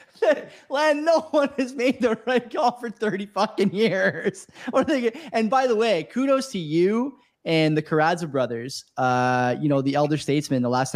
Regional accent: Canada; I mean, not us, we're Canadian, but we have our own problems, I'm sure.

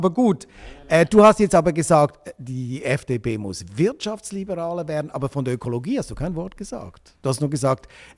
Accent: Zurich, Switzerland; Ich eigentlich interessant finde als Zürcher

